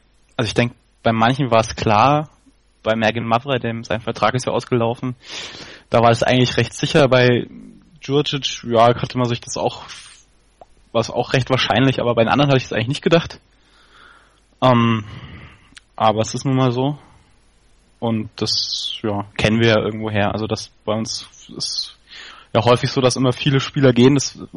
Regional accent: Fürth, Bavaria, Germany; Ja, ich bin ein echter Fürther, also ich komme hier aus der Stadt, bin hier geboren, hier aufgewachsen

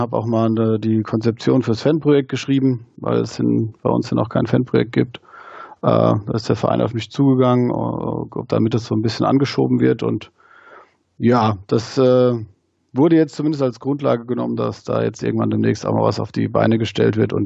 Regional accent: Wehen, Hesse, Germany; Also ich komme aus Wien, bin da geboren und aufgewachsen

